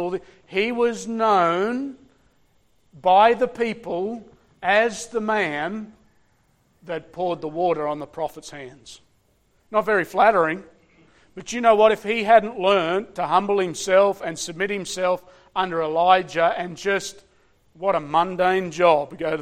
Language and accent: English; Australia; and I'm Australian, so I'm going to say it.